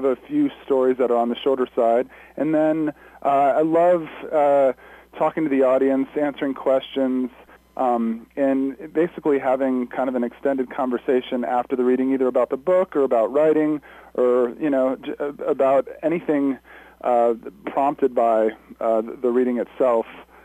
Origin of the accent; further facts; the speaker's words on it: Florida, United States; now in San Bernardino, United States; I am from Florida originally.